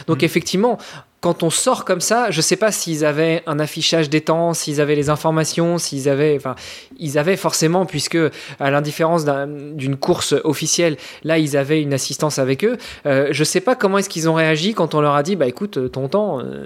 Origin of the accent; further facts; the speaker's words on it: France; puisque moi je suis français